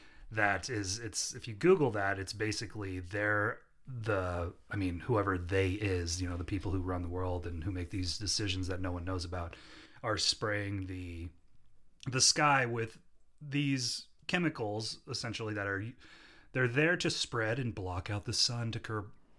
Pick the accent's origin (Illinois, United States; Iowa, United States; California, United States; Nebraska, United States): Nebraska, United States; Omaha; you know, we're from Omaha, Nebraska, and we're big Creighton fans.